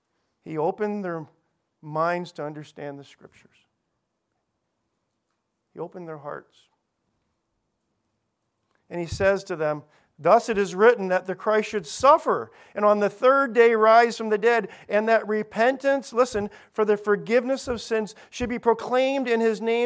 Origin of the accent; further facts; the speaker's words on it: Los Angeles, California, United States; growing up in Los Angeles, this was actually in place.